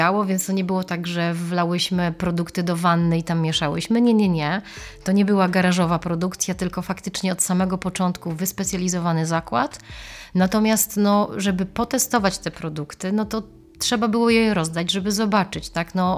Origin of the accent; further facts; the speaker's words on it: Szczecin, West Pomeranian Voivodeship, Poland; ja jestem lokalną patriotką i dla mnie to jest ważne, żeby pokazywać, że my jesteśmy ze Szczecina.